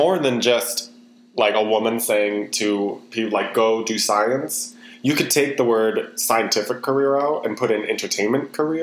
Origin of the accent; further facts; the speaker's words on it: North Carolina, United States; now in California, United States; P.S. We're from the South. So we're living in California, but we're from North Carolina. So you might hear y'all every once in a while.